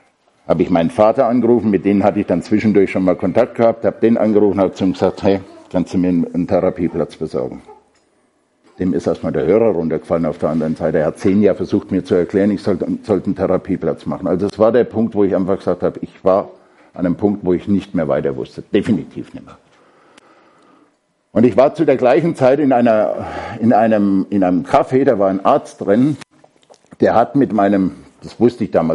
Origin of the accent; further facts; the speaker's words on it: Bavaria, Germany; Ich bin aufgewachsen in der Nähe von Aschaffenburg. Ja, da ist Frankfurt nicht weit.